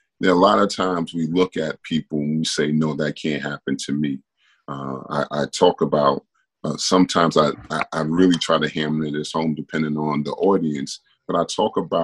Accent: Brooklyn, New York, United States; I was one of those children growing up in Brooklyn where I didn't have a man's hand on my shoulder, on my head.

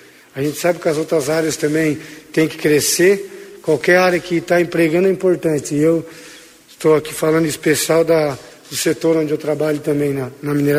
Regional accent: Minas Gerais, Brazil; mas eu sou mineiro, sou devoto de Nossa Senhora

